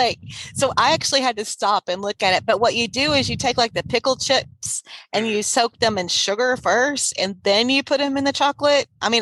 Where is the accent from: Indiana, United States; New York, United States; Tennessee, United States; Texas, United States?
Texas, United States; Sealy; Of course, I grew up in Sealy, Texas. That's my hometown. Go Tigers.